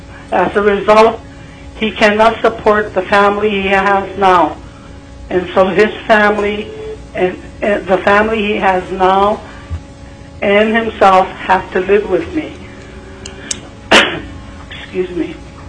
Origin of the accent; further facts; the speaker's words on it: Fairbanks, Alaska, United States; I'm from Fairbanks.